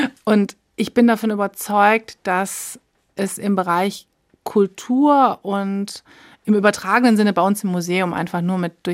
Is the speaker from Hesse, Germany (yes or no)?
yes; Frankfurt, Hesse, Germany; ich bin in Frankfurt aufgewachsen